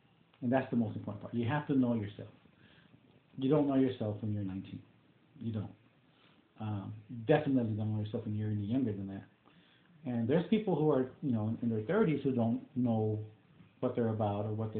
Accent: Austin, Texas, United States; And growing up in East Austin, it was kind of a rough time, kind of a rough neighborhood. So my mentality was, no, you have to keep weapons because you live in East Austin

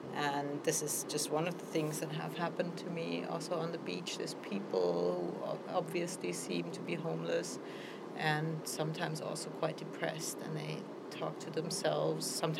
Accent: Freiburg, Baden-Württemberg, Germany; I'm actually from Freiburg, Germany, and I came here more or less because these friends live here.

